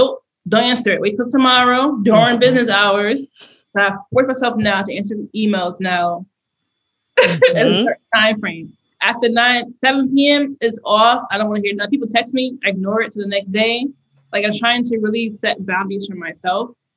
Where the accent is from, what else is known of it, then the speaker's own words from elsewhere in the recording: Connecticut, United States; Than I'm from Connecticut originally. So it's a different vibe from Connecticut.